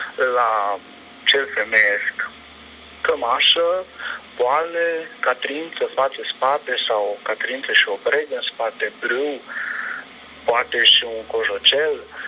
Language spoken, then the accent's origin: Romanian; Giroc, Timiș County, Romania; Pentru că satul meu, localitatea mea, Giroc, locul în care eu m-am copilărit, este astăzi un mic cartier rezidențial de lângă Timișoara.